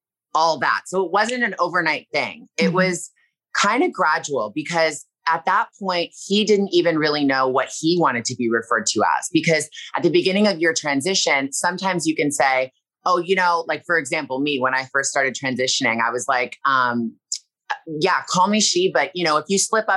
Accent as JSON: {"language": "English", "town": "Toronto", "region": "Ontario", "country": "Canada", "lives_now": "Los Angeles, United States", "said": "I'm from Toronto and I live here in LA."}